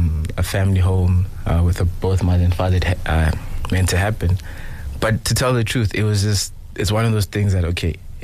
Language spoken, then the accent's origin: English; Johannesburg, Gauteng, South Africa; she's from Lesotho, I'm from Johannesburg.